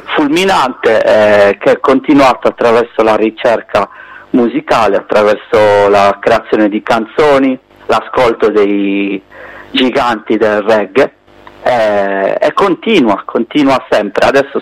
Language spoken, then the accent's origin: Italian; Carbonia, Sardinia, Italy; io vengo dall'isola, come penso si possa sentire dal mio accento, quindi sono del sud-ovest Sardegna, precisamente di Carbonia.